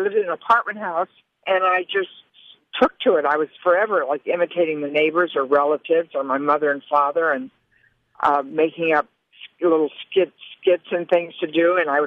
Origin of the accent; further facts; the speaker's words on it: Detroit, Michigan, United States; because of growing up in Detroit, inner city, in a neighborhood with a predominantly black, heavy Jewish population